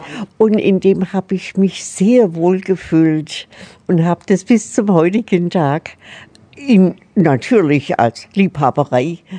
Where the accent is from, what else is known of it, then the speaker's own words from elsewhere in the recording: Ulm, Baden-Württemberg, Germany; Ich bin geboren in Ulm, bin ein Ulmer Spatz und freue mich des Lebens noch. Ich bin 97 vorgestern geworden.